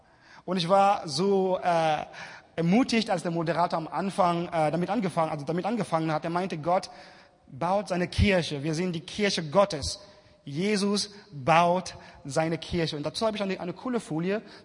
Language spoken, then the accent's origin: German; Hanover, Lower Saxony, Germany; Ich komme aus Hannover, aus der Christengemeinde Elim Hannover.